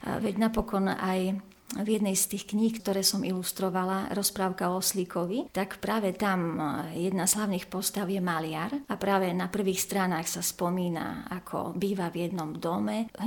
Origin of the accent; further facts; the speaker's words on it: Levoča, Prešov Region, Slovakia; Levoča nie je síce moje rodné mesto, ale v Levoči v podstate žijem od malička a Levoča je krásne mesto, rozprávkové.